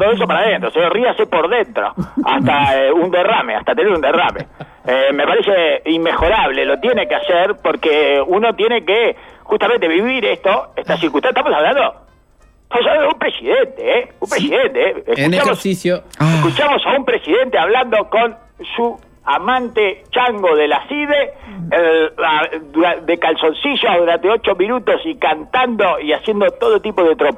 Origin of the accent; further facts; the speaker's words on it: Uruguay; Así que, un poco nosotros también somos uruguayos